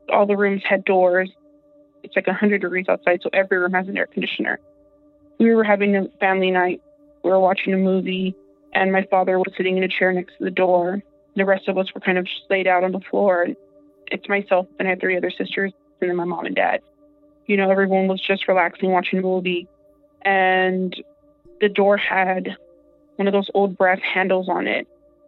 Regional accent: Texas, United States; I'm from South Texas.

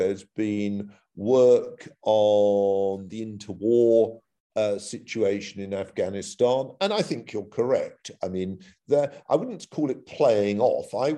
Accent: United Kingdom; I was going as most British plonkers would, looking at Crimean War battlefields.

